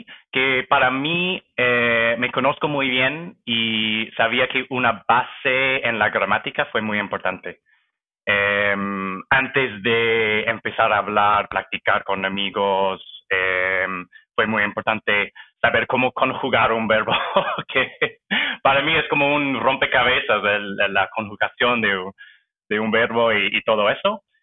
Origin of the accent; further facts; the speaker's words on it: British Columbia, Canada; Spanish is a second language; now in Toronto, Canada; Sí, soy canadiense, nací cerca de Vancouver, en los suburbios, y crecí allá también. Me mudé a Toronto hace 7 años.